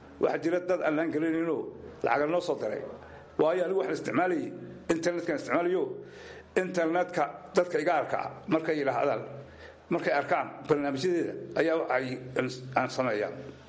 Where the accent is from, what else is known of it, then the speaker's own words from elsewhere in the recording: Gobka Daarimo, Woqooyi Galbeed, Somalia; born there; waxaan ku dhashay Gobka Daarimo Saari dhexdeeda, waa meel Gabeel u jirta 12 kilomitir.